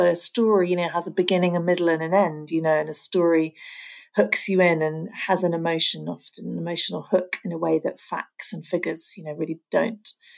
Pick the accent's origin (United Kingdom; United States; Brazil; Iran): United Kingdom; South West England; so I grew up in kind of very rural West Country, kind of near Stonehenge is the place people know.